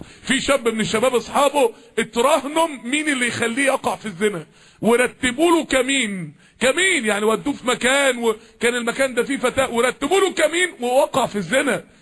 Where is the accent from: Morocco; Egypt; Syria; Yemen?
Egypt; Mansoura, Dakahlia; يعني احنا كلنا من المنصورة،